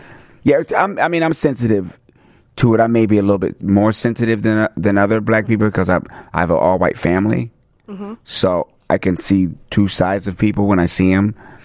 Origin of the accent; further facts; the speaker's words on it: Washington, District of Columbia, United States; also born or lived in Maryland; all the things I went through growing up in Washington, D.C. and in Maryland and my trek to Hollywood